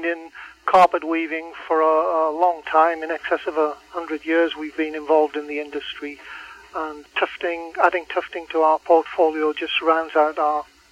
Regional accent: England, United Kingdom; That's correct, yes. I'm from England.

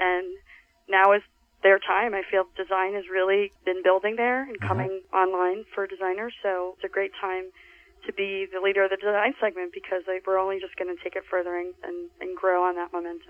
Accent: Princeton, New Jersey, United States; So I grew up in the Princeton, New Jersey area.

